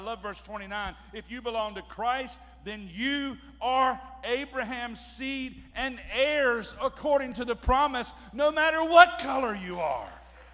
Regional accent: Hertford, North Carolina, United States; You know, I grew up in Hertford, North Carolina, a little town in Pequimans County.

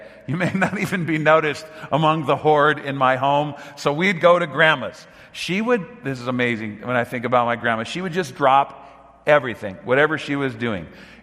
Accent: Sun Valley, California, United States; I saw my mom do it for years at 9910 Lanark Street in Sun Valley. I grew up in the San Fernando Valley.

